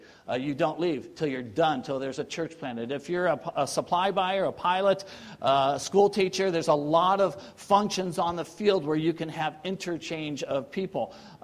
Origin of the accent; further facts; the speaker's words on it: San Diego, California, United States; You know, me and my roommate, he's from back east. And I'm from San Diego.